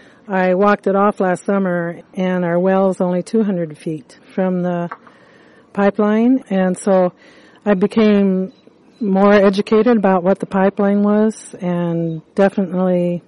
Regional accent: Boone, Iowa, United States; I am from Boone, Iowa. I live out in the country.

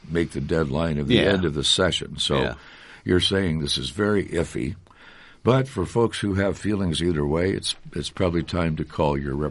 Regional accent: Story City, Iowa, United States; I just have to brag a little bit about my hometown, Story City. Our Trees Forever program is being recognized as an outstanding community organization in Iowa

